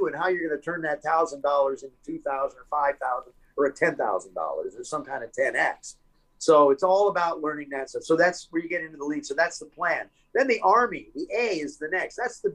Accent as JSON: {"language": "English", "town": "Cincinnati", "region": "Ohio", "country": "United States", "said": "I'm from Cincinnati. I tell artists, oh, I'm a guitar player from Cincinnati."}